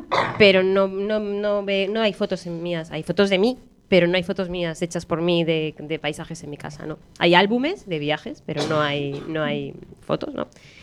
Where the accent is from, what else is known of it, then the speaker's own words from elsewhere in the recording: A Coruña, Galicia, Spain; Somos coruñesas, ¿eh?